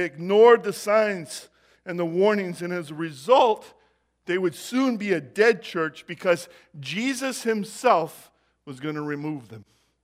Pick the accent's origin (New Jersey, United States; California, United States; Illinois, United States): California, United States; Jackson; And that's where I grew up. Jackson is my hometown. I mean, I ran all over those hills.